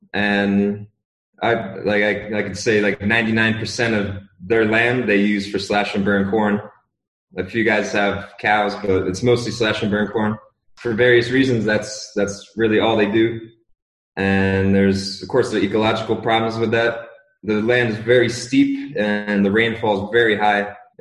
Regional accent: New Jersey, United States; moved away as an adult; now in Guatemala; So, hello … I'm from New Jersey, USA, but I live here in Guatemala the past 3 years.

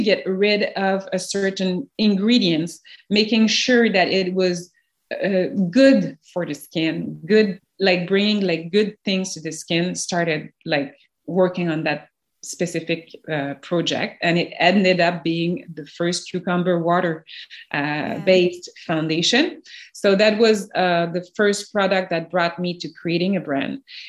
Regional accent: Montreal, Quebec, Canada; But I grew up in Montreal in Canada, so I'm also multicultural.

